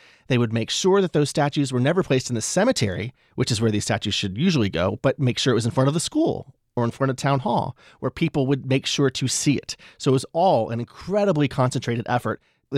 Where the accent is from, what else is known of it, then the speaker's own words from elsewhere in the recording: Georgia, United States; If you drive through the American South, and I'm from Georgia, by the way, since the 1700s, my family goes way back.